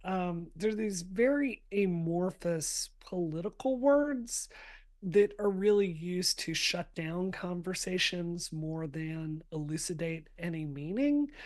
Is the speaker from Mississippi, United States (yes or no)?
yes; Mississippi, United States; rang true with what I saw growing up in Mississippi